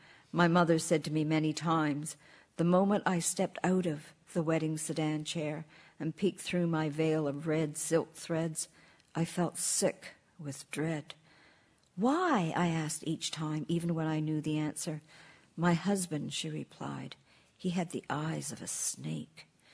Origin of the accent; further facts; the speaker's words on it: Acton, Ontario, Canada; But when I was a child growing up in Acton, it was famous for a tannery which tanned leather goods.